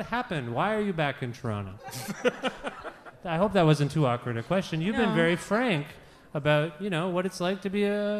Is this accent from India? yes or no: yes; India; I'm from India. My dad, my parents, I almost said just my dad, but both of them, my parents, are from India. And I grew up, I was first generation